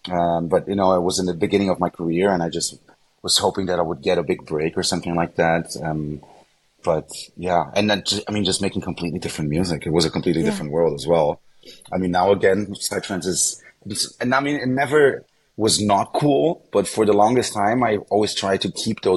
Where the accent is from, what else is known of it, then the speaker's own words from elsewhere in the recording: Sao Paulo, São Paulo, Brazil; also born or lived in Germany; Near my house in Sao Paulo, sorry. Okay. Yeah. So I was born in Brazil, but I grew up in Germany for the first 7 years of my life. Then the whole family moved back to Brazil. And then I was studying in a German school in Sao Paulo.